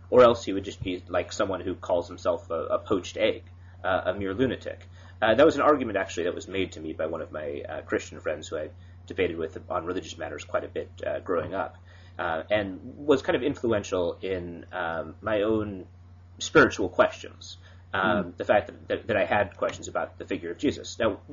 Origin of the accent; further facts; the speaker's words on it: Ashland, Oregon, United States; By chance, in my hometown of Ashland, Oregon, there was a charity